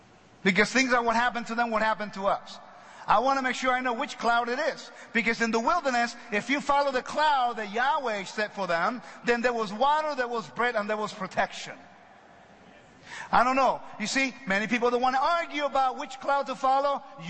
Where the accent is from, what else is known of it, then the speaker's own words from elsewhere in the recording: Puerto Rico; English is a second language; also born or lived in California; I'm a Puerto Rican. I was born in Puerto Rico, raised in the island. I lived in California for a long time. Okay, so therefore, that's why I speak English now.